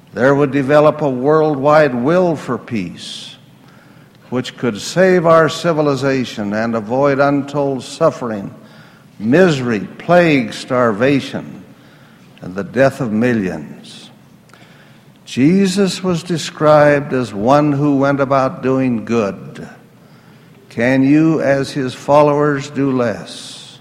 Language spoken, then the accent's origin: English; Utah, United States; When I was a boy growing up in the First Ward in Liberty Stake